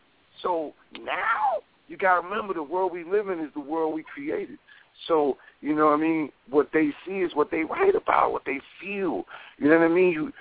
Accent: New York City, New York, United States; We grew up, we could say we was in the slums. Them buildings was burned down. I'm from Harlem.

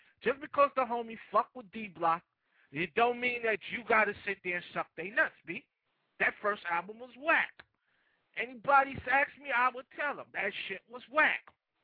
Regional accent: California, United States; See, me, I'm like this. I'm from Cali.

